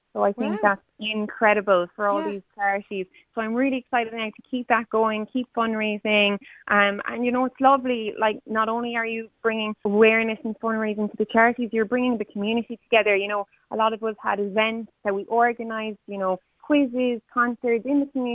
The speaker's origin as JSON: {"language": "English", "town": "Bearfield", "region": "Munster", "country": "Ireland", "said": "I'm from Bearfield, so just outside Ennis."}